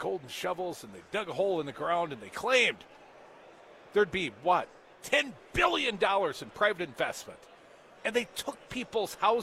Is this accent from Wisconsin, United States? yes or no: yes; Wisconsin, United States; And if you're unfamiliar, we're from Wisconsin.